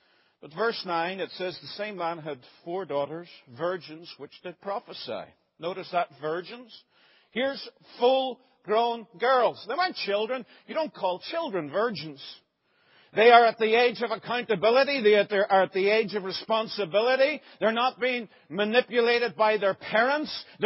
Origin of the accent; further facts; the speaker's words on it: Northern Ireland, United Kingdom; I come from Mahara, Northern Ireland.